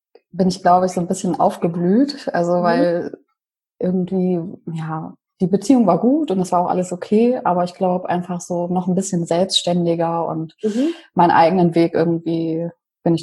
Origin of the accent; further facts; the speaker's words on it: Leipzig, Saxony, Germany; Also ich komme ja ursprünglich aus Leipzig.